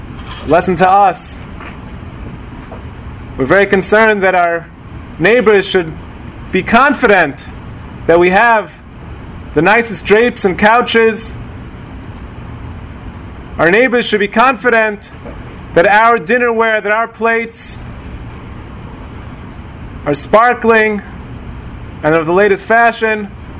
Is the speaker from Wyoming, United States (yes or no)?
no; New York, United States; especially those of us who live in New York, you who live here in Long Island, I grew up in New York, the streets are not so clean.